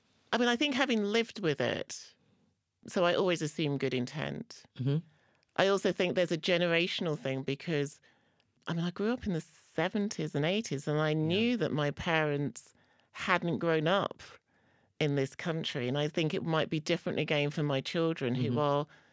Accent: London, United Kingdom; when I grew up in East London, it was pretty multicultural, mm-hmm. and was becoming increasingly multicultural.

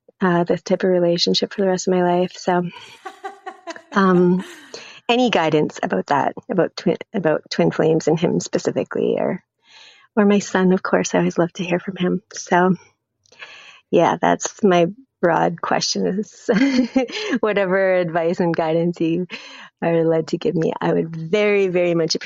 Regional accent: Vancouver, British Columbia, Canada; I'm from Vancouver, BC, Canada.

